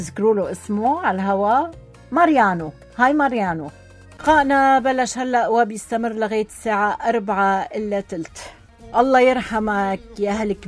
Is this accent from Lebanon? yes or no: yes; Lebanon; ونحن الشعب اللبناني ناطرين الفرج